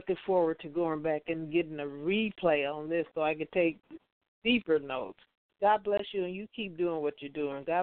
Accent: Compton, California, United States; because I know we grew up in Compton, and Compton has a lot of one-way streets.

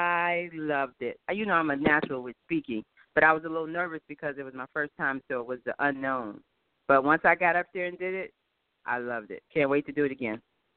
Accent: Ohio, United States; Yeah, I'm from Ohio.

